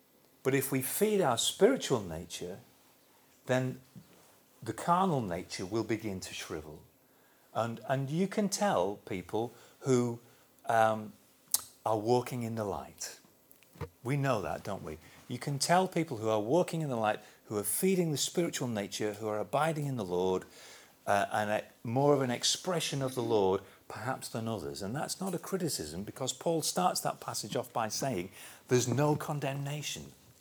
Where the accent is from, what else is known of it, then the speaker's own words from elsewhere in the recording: England, United Kingdom; Okay, we're English, give or take the odd Scot or Welsh person or whatever. Still class that as British.